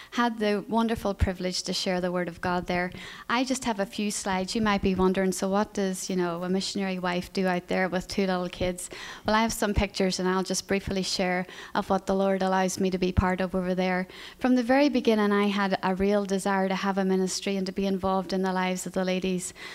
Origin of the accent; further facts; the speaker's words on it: Northern Ireland, United Kingdom; And as Pastor Ron mentioned, I grew up in Northern Ireland.